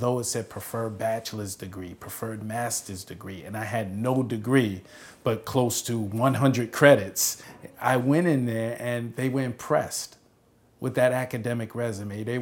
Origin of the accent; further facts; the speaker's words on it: Brooklyn, New York, United States; I grew up in Sheepshead Bay, Brooklyn, and housing projects. In the early 80s and 90s, it was very violent.